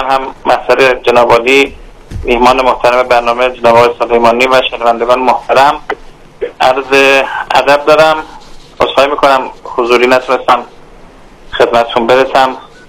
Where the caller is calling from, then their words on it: Tehran, Tehran Province, Iran; تهرانم، در حال خروج از تهران هستم.